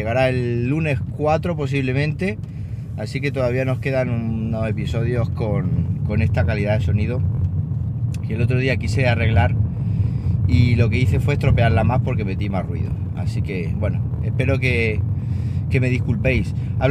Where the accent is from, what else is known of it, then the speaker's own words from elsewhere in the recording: Andalusia, Spain; moved away; aunque yo esté en Castilla-La Mancha, Andalucía es mi tierra, siempre lo ha sido y siempre lo será.